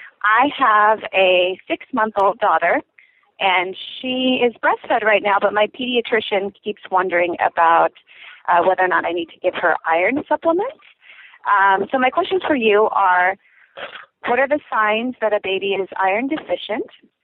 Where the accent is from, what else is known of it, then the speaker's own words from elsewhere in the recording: San Diego, California, United States; I'm from San Diego, California.